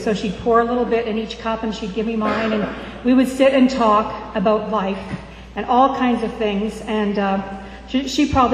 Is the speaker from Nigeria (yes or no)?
no; Canada; and I'm Canadian and Wesleyan, so that kind of brought us together.